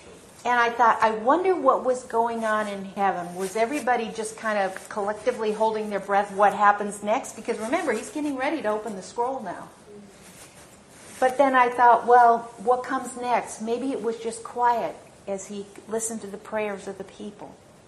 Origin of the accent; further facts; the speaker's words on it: Midwest, United States; growing up in the Midwest. We have thunder and electrical lightning storms that are wild.